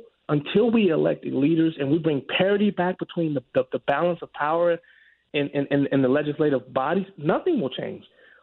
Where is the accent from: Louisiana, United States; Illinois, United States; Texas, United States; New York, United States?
Illinois, United States; Chicago; now in Joliet, United States; I'm Black. I'm originally from Chicago. I live in Joliet.